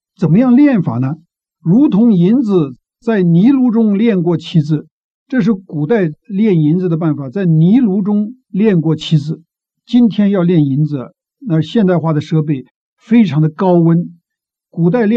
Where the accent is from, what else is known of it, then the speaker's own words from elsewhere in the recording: China; 我们中国人不说要做人上人吗？